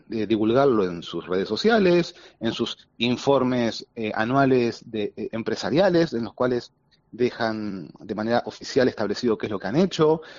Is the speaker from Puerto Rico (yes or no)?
no; Argentina; moved away as an adult; now in Spain; Yo, como mi acento lo acusa, no soy andaluz ni gallego. ¿Y por qué estoy en el polo? Porque cuando dejé Argentina con el afán de emprender